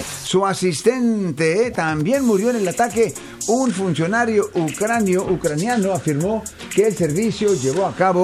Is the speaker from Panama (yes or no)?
no; Mexico; moved away; acá estamos, cambiamos de lugar, no de bandera, básicamente diciendo, pues somos nacionalistas mexicanos